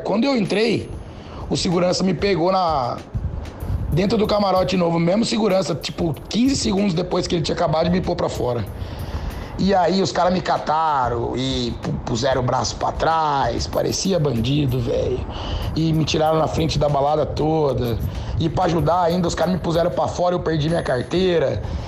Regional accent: Araraquara, São Paulo, Brazil; Eu sou de Araraquara.

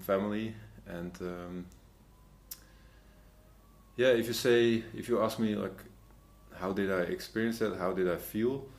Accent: Meidrecht, Netherlands; English is a second language; so I grew up in Meidrecht, which is a village quite close to Amsterdam, actually. It's about 30 kilometers from here.

